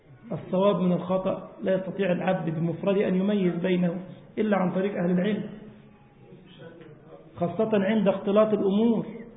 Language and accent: Arabic; Egypt; إحنا البص عندنا في مصر يعني النظر